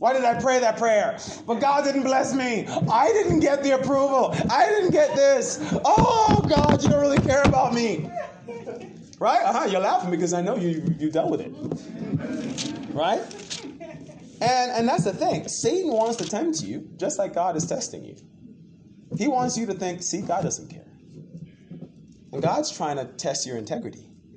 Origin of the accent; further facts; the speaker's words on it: Jamaica; being the fact that we're from Jamaica, our heritage, it's called the West Indies, so I'm West